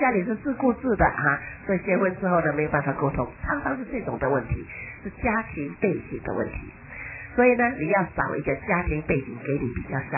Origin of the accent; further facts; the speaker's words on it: China; 比如说我们中国人今天吃鸡鸡饭，你们喜不喜欢啊？我们中国人吃的东西啊